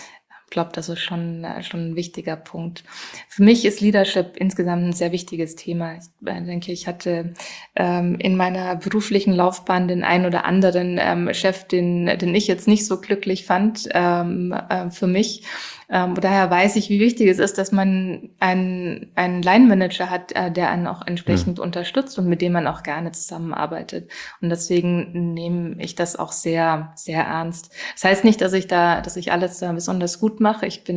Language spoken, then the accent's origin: German; Germany